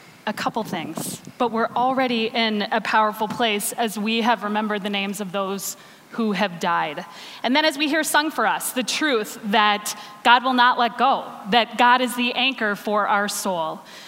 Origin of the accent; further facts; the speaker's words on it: United States; As an American, I wonder how we are going to bridge this divide